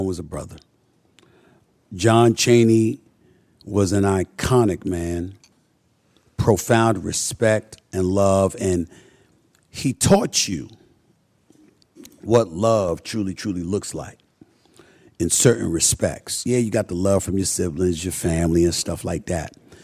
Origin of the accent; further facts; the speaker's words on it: Queens, New York, United States; I'm from Hollis, Queens.